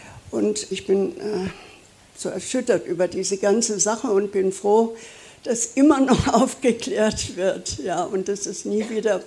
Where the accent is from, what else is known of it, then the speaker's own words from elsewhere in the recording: Pomeranian Voivodeship, Poland; born there; ich in der Nähe von Stutthof geboren bin.